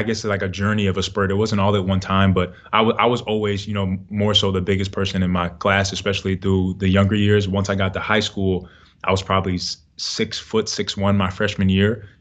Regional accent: Bronx, New York, United States; growing up in Bronx, New York, and playing at the rec center and the park with my dad.

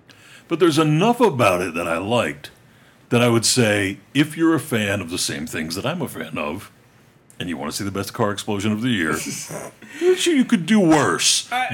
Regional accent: United States; Because I'm American.

